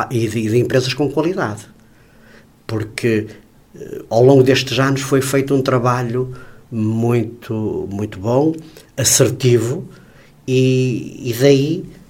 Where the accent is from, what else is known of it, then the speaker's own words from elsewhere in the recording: Viana do Castelo, Portugal; É um orgulho para todos nós, e como vianense, acho que todos nós devemos estar orgulhosos desta menção honrosa que ontem foi atribuída ao município de Viana do Castelo.